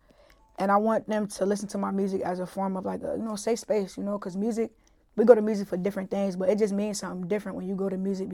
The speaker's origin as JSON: {"language": "English", "town": "Newark", "region": "New Jersey", "country": "United States", "said": "I'm from Newark, but she's from EO."}